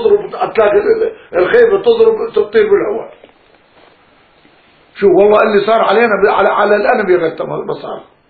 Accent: Quneitra, Quneitra Governorate, Syria; أنا أجيت من القنيطرة والله اروح على على على على اسمه على المزوريه واروح مشي وجه مشي

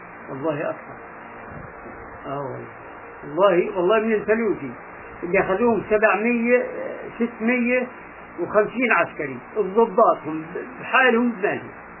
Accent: Gaza, Gaza Strip, Palestine; احنا ولاد غزه

